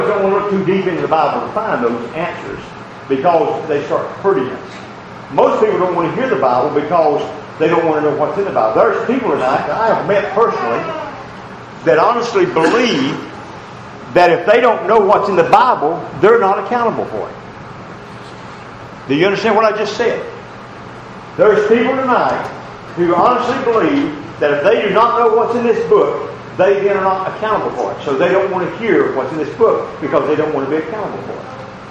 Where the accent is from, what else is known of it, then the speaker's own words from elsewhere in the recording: Tennessee, United States; I'm from Tennessee, East Tennessee.